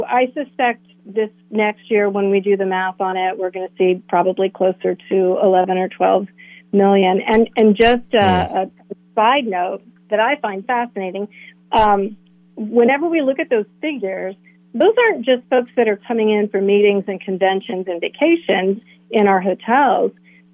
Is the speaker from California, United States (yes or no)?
no; Melbourne Beach, Florida, United States; You know, I grew up in Melbourne Beach